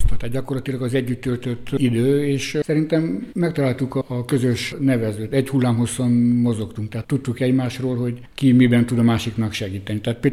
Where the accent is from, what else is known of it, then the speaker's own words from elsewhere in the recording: Târgu Mureș, Mureș County, Romania; kiderültünk, hogy ketten marosvásárhelyiek vagyunk